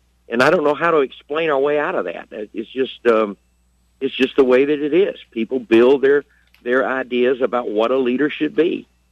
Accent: Shreveport, Louisiana, United States; We grew up in Shreveport together. My dad and her dad were best friends in high school.

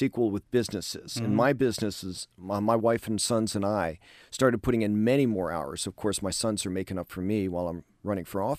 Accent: Maryland, United States; now in Anne Arundel, United States; I mean, I grew up in Howard County, and of course, I live in Anne Arundel

